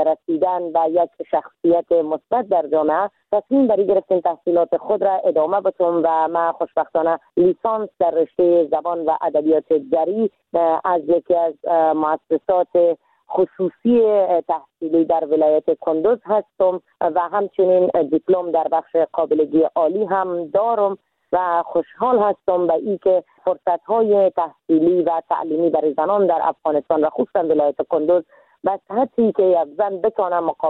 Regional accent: Iran; moved away as an adult; now in Afghanistan; ما در سال 1364 در کشور ایران به دنیا آمدم

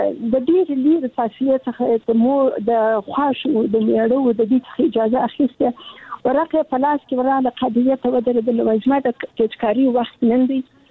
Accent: Kandahar, Afghanistan; زموږ په وخت کې زه د کندهار یم

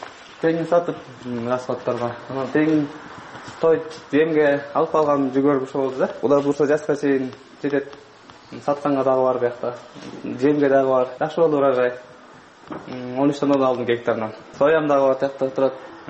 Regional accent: Chymkorgon, Chuy Region, Kyrgyzstan; Чымкоргон айылында өскөм. Чымкоргон мектебин бүткөн мен 11 классты.

